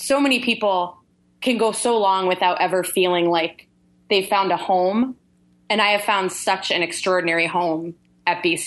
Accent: Connecticut, United States; I grew up in Northern Connecticut

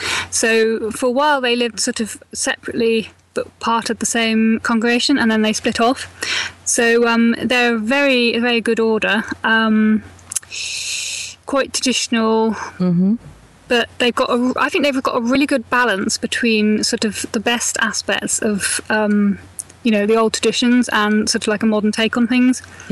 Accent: South West England, United Kingdom; I'm from the southwest, Gloucestershire, mm-hmm. Which probably means nothing to you, but it's near the it's the part of the country, just sort of to the right hand side of Wales.

